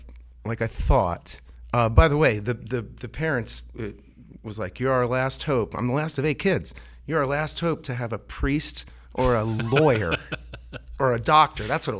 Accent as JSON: {"language": "English", "town": "Worthington", "region": "Ohio", "country": "United States", "tie": "born or raised there", "also_born_or_lived": "Columbus", "said": "So I ended up going to, basically growing up in Worthington. And I went to St. Michael's, was an altar boy."}